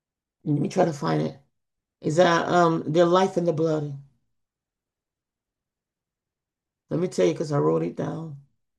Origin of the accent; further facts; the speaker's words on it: Jamaica; if I would say my country, because I'm from Jamaica